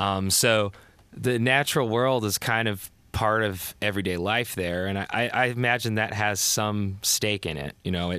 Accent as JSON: {"language": "English", "town": "Lewiston", "region": "Idaho", "country": "United States", "tie": "born or raised there", "said": "I grew up in Lewiston, Idaho, which is kind of the city of the area I'm from, and it has about, I'd say 30,000 people there."}